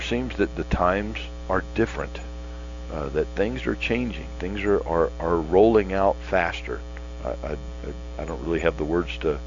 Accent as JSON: {"language": "English", "region": "Florida", "country": "United States", "tie": "born or raised there", "lives_now": "North Florida, United States", "said": "Growing up in Central Florida, I remember it snowed in 1976, the year the country's bicentennial."}